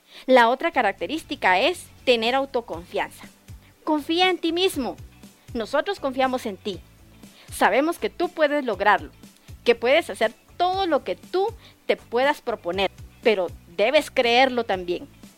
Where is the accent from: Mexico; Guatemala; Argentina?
Guatemala; Es momento de mejorar como guatemalteco.